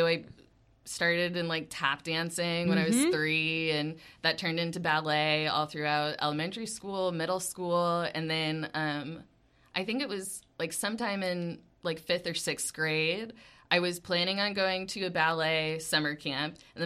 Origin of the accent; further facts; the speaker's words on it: Dallas, Texas, United States; also born or lived in Plano; But yeah, I'm originally from Dallas, Plano. And then I went to Oklahoma as well for college.